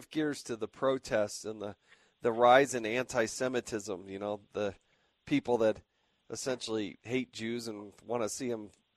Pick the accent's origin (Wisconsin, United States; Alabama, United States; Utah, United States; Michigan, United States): Utah, United States; Now, look, you're a congressman from South Carolina. I'm from Utah. Sane states, right?